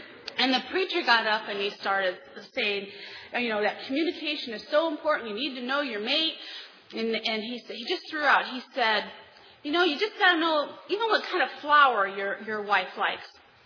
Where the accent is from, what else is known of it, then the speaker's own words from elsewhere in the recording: Kansas City, Missouri, United States; I come from Kansas City, Missouri. You know what the motto is for Missouri? The show me state.